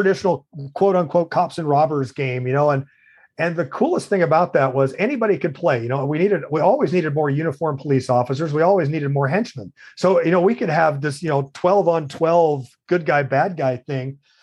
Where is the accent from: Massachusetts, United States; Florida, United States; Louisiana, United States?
Florida, United States; Jacksonville; I grew up in Jacksonville.